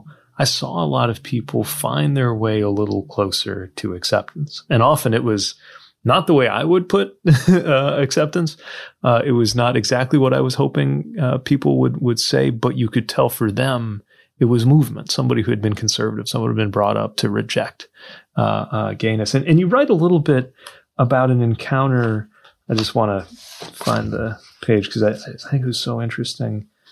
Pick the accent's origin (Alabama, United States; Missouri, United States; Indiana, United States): Indiana, United States; Growing up in Indiana, serving in a military, joining under Don't Ask, Don't Tell